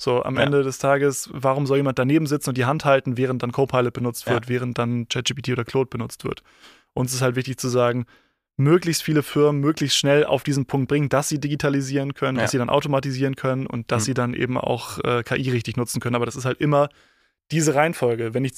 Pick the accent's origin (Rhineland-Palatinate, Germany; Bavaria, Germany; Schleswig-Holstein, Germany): Bavaria, Germany; Munich; ich komme aus München